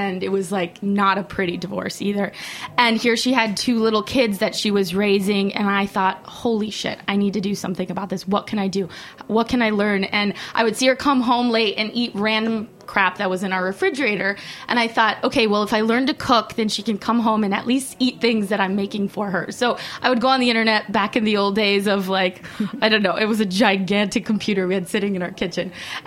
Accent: United States; I grew up in the United States, but my mother is Mexican, and so I grew up being in Mexico a lot

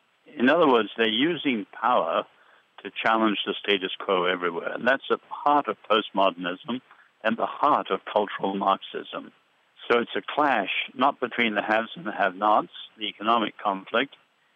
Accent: England, United Kingdom; I'm English.

